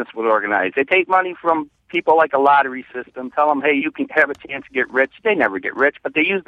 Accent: Muskegon, Michigan, United States; You know, I'm from Muskegon, Michigan.

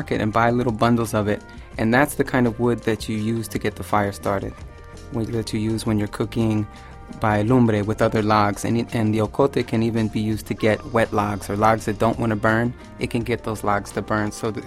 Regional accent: United States; born there; So even though I was born in the States

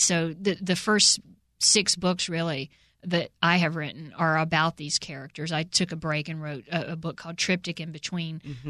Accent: Jonesboro, Georgia, United States; I know growing up in a small South Georgia town, I grew up in Jonesboro, and everybody now says, oh, that's not a small town, but when I was there, it was really small.

